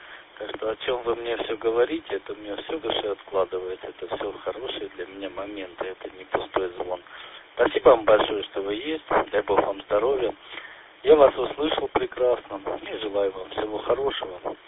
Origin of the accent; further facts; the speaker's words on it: North Caucasus, Russia; Это вот мое пожелание, так как я с Северного Кавказа.